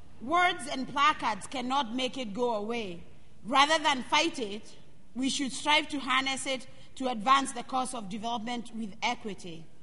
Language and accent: English; Kenya; I'm from Kenya, and there's a reporter here who has come from Kenya to report on the meetings.